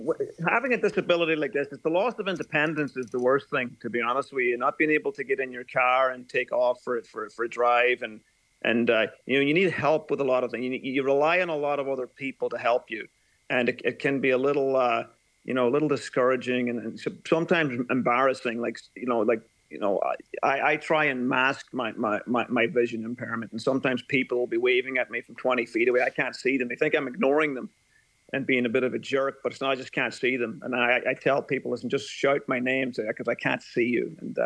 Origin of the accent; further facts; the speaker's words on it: United States; born there; I had the good fortune of having an American passport. I was born in America, and I was able to emigrate to the States.